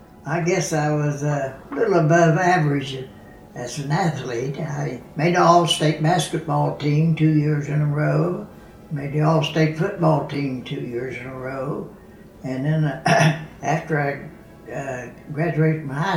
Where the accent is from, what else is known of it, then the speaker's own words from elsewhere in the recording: Charleston, West Virginia, United States; Charleston, West Virginia.